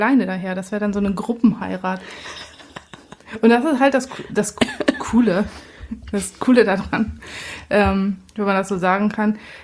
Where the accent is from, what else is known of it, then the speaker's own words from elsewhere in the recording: Northern Germany, Germany; für mich als Norddeutsche